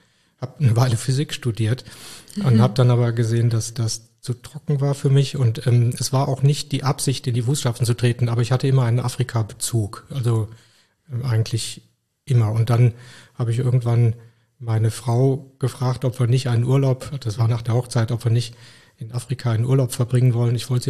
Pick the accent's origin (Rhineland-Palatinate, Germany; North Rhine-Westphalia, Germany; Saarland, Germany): Rhineland-Palatinate, Germany; Koblenz; also born or lived in Tanzania; aber ich komme aus Koblenz